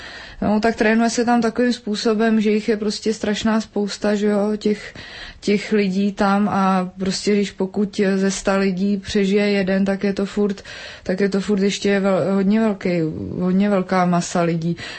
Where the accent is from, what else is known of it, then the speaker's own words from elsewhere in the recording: Jablonec nad Nisou, Liberec Region, Czechia; protože já jsem z Jablonce nad Nisou, tak my jsme prostě projížděli Jizerský hory už v 5. třídě